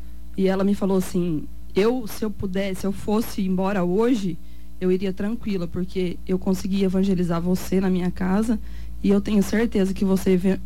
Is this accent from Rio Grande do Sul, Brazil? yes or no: no; Rio Brilhante, Mato Grosso do Sul, Brazil; Eu sou de Rio Brilhante e fui na tribo de Nova Alvorada do Sul, com os amigos de Nova Alvorada do Sul.